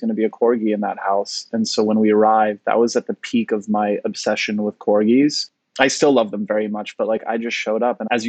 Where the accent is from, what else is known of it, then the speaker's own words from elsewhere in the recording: Montreal, Quebec, Canada; Yeah, from Montreal. My parents are from Poland